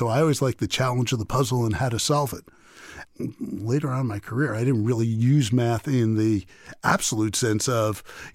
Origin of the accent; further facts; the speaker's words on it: New York City, New York, United States; And I grew up in New York City playing basketball.